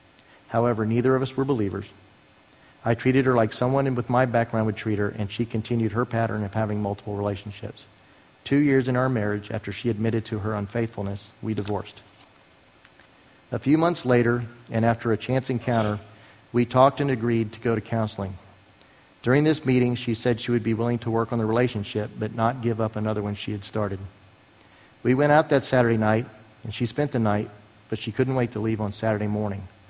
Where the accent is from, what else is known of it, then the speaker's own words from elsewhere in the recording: San Antonio, Texas, United States; I was raised in San Antonio by my parents until the age of 8, when my father, who was in the Army, went to Vietnam for a year.